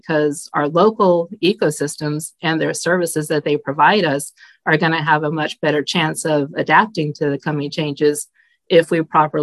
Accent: Oregon, United States; I am originally from Southern Oregon, and I suppose I'm always going to call it home. I grew up in the Illinois Valley. This is south and west of Grants Pass.

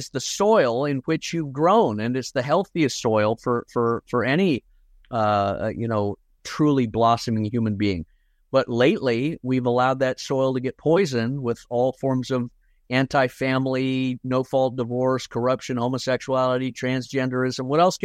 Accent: United States; Yeah, we're American, but we're also Scottish, and we celebrate our unique culture as Scottish in the Scottish Highland Games.

